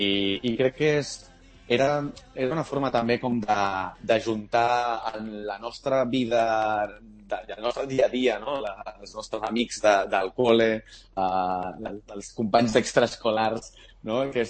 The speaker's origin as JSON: {"language": "Catalan", "town": "Sant Cugat", "region": "Catalonia", "country": "Spain", "lives_now": "Barcelona, Spain", "said": "nosaltres som de Sant Cugat els dos"}